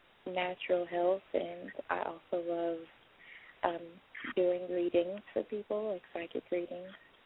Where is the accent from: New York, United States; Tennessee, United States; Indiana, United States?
Tennessee, United States; Nashville; I'm from Nashville, Tennessee.